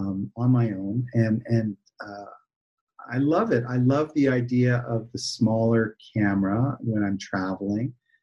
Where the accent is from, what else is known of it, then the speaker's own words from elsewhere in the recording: Canada; I'm Canadian. I can't take that out of me.